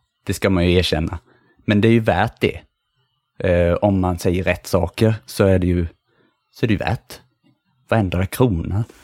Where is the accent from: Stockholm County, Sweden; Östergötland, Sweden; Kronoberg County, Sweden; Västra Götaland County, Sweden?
Kronoberg County, Sweden; Växjö; accent: Småland dialect; Alltså jag är ju från Växjö.